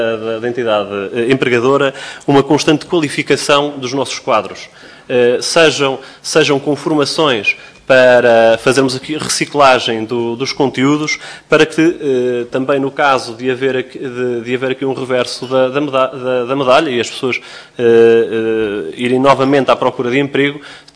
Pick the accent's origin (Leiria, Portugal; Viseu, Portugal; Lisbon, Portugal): Viseu, Portugal; nas zonas interiores do país, que é de onde eu venho, sou de Viseu